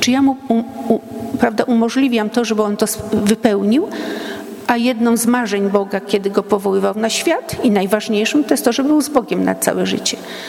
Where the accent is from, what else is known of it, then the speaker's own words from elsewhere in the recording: Nasutów, Lublin Voivodeship, Poland; Mówię: o, a jestem z Nasutowa.